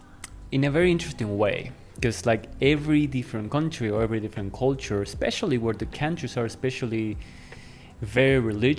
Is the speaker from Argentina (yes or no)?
yes; Argentina; As you said, I'm originally from Argentina.